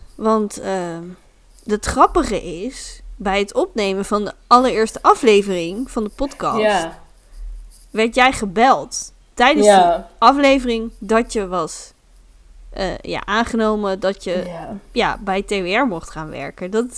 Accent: Barneveld, Gelderland, Netherlands; En toen vroeg ze, waar kom je vandaan? En toen zei ik, een kleine stad of zo, weet ik veel. En ik ga er zo vanuit dat mensen niet weten waar Barneveld is.

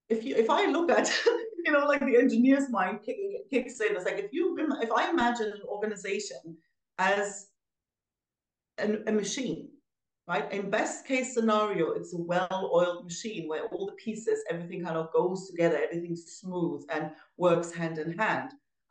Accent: Germany; now in Spain; Well, I'm originally from Germany. I've been around, like, my background's as varied as the countries I've lived in. But for the last 20 years, I've been living in the south of Spain

